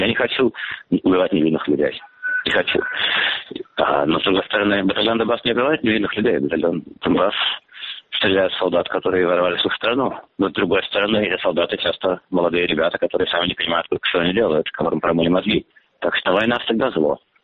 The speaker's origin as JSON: {"language": "Russian", "region": "Moscow", "country": "Russia", "tie": "born or raised there", "moved": "yes", "said": "Я как человек из Москвы, не то, что соответствует, но да, все-таки я родился в Москве, я там вырос, и как бы моя бывшая родина"}